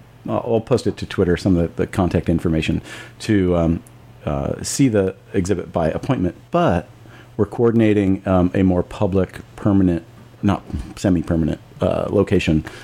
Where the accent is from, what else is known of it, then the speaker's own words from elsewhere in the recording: Lincoln, Nebraska, United States; I grew up in Lincoln, Nebraska, and my next door neighbor had a skate ramp.